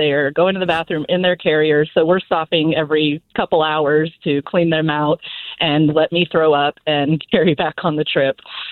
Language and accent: English; Washington, United States; So we're all from Washington. We decide to move back to Washington